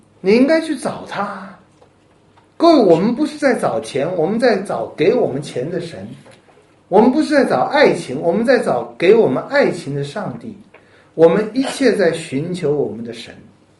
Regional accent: China

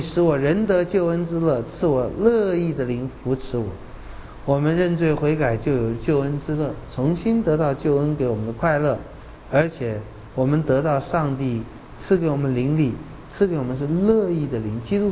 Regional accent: China; 我们中国人也是不承认有罪，我觉得中国人很多地方很残忍不肯承认错

